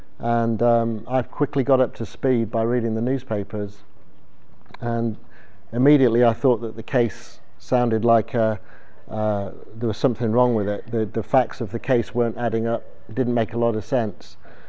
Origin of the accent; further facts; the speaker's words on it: United Kingdom; moved away as an adult; I'm British. I moved here 4 years ago